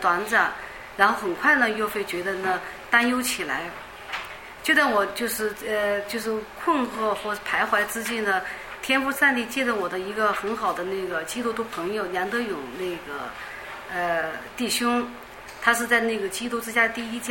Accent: Hunan, China; born there; now in Beijing, China; 我是出生在中国湖南，然后呢毕业那个上大学的时候来到那个北京医科大学，毕业以后呢就留在了北京工作

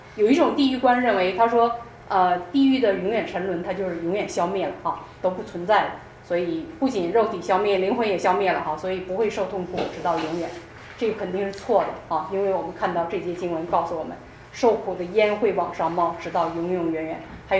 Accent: China; 神大怒的酒，我们中国人也常常用这种比喻，对吧？

